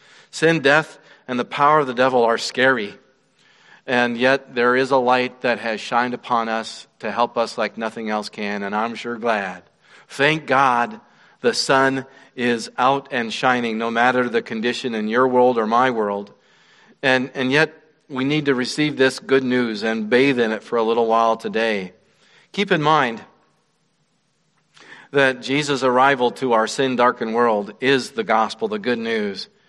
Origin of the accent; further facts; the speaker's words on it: Wyoming, United States; Where I was raised in Wyoming, there were people living on the north side of Snow King, right in town